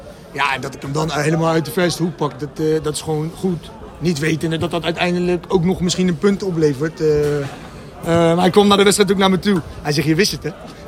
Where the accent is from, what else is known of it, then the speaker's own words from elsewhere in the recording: The Hague, South Holland, Netherlands; now in Naaldwijk, Netherlands; Ik kom zelf uit Den Haag en ik woon nu in Naaldwijk.